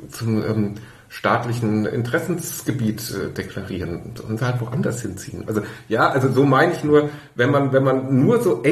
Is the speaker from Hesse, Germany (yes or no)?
yes; Groß-Gerau, Hesse, Germany; also born or lived in Mainz; Aus Groß-Gerau.